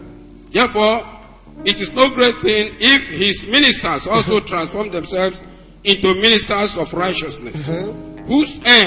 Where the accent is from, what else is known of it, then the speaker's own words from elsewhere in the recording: Delta, Nigeria; I am a visitor, sir. And I came from Delta State.